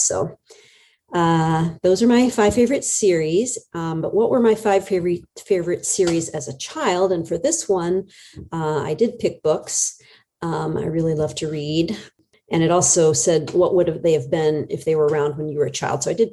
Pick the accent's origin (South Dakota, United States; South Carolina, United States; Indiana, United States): Indiana, United States; also born or lived in New York / Atlanta; And I was raised in Indiana and born in New York. So I've kind of lived all over.